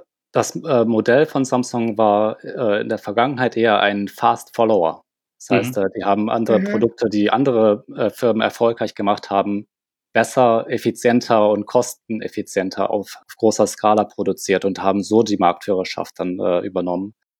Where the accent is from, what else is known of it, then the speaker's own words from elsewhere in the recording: Germany; also born or lived in South Korea; Ich bin in Korea geboren und koreanischen Eltern. Wir sind dann in sehr jungen Alter nach Deutschland gekommen und habe dann hier die Schule dort durchlaufen